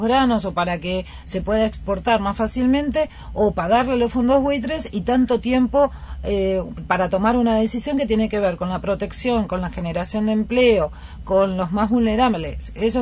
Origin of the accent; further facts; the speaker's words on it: Palmira, Mendoza, Argentina; yo soy de Palmira, usted debe conocer Palmira, y fue un pueblo que cuando yo nací era un pueblo pujante.